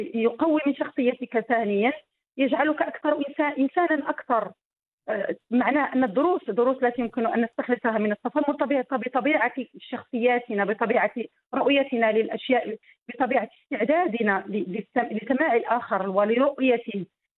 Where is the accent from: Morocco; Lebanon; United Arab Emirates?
Morocco; أخبرتهم بأنني مجرد امرأة مغربية، لكنهم صعب عليهم استيعاب ذلك.